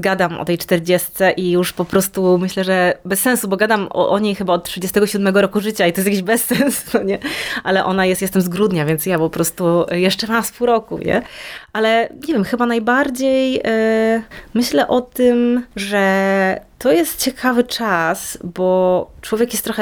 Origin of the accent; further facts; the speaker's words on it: Zielona Góra, Lubusz Voivodeship, Poland; nie jestem jedyną lesbijką z Zielonej Góry w 99 roku, nie?